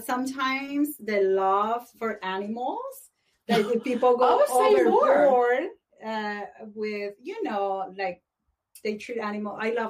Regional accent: Colombia; I'm thinking Colombia because that's my home country.

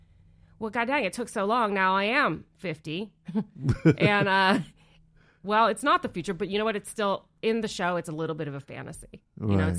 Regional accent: Burgettstown, Pennsylvania, United States; also born or lived in Kentucky / New York City; I grew up in Burgettstown, Pennsylvania, which is this little teeny tiny dot of a town on the West Virginia border. But then my family migrated to Kentucky. So I always say I'm from Pennsylvania.

